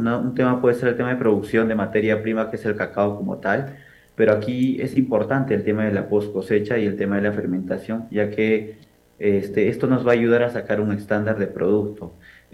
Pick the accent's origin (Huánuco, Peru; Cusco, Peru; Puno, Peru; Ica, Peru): Cusco, Peru; Y como cusqueño me siento orgulloso de trabajar con el cacao chunche.